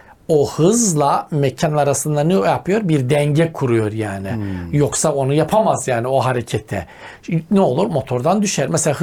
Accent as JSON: {"language": "Turkish", "region": "Trabzon", "country": "Turkey", "said": "Allah'a şükür Trabzonluyum da."}